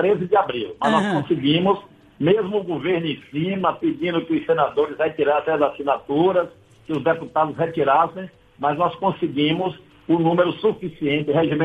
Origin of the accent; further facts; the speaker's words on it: Coração de Maria, Bahia, Brazil; numa zona rural, numa fazenda que eu tenho lá na cidade de Coração de Maria, minha terra natal